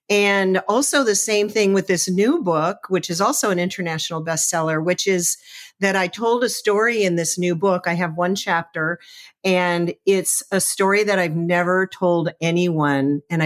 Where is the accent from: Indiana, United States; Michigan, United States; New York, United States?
Michigan, United States; Detroit; born there; Well, I was born in Detroit, Michigan. I'm the oldest of five children